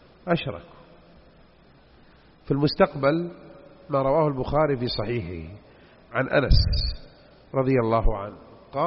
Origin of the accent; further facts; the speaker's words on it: Jeddah, Makkah Province, Saudi Arabia; عندنا بجدة قاعد معه 30 سنة